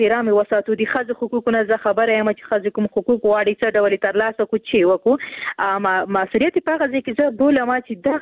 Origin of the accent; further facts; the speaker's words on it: Khost, Afghanistan; زه هم د خوست یم